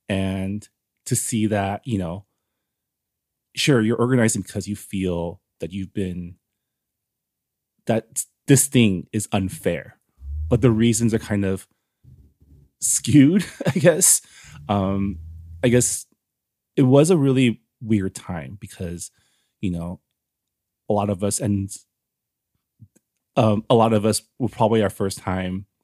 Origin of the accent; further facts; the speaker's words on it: San Gabriel, California, United States; I grew up in San Gabriel, which is like east of LA.